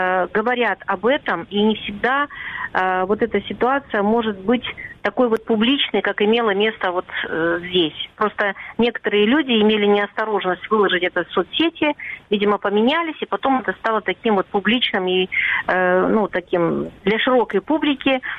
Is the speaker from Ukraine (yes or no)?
yes; Crimea, Ukraine; как непосредственно крымская татарка, которая живет сегодня в Крыму